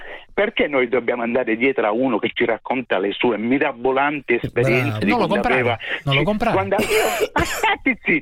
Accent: Sicily, Italy; Ma io sono siciliano.

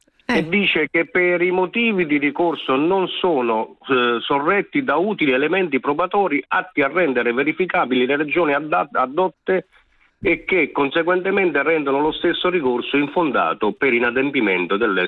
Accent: Campania, Italy; now in Prato, Italy; da premettere che sono anche io campano

